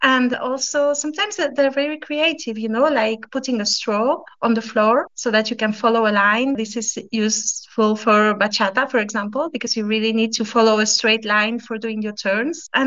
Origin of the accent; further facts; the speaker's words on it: Spain; I am originally from Spain, but my mom is French.